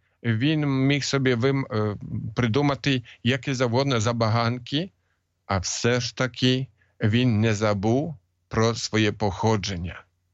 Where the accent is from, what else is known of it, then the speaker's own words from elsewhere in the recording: Poland; Хоч я сам поляк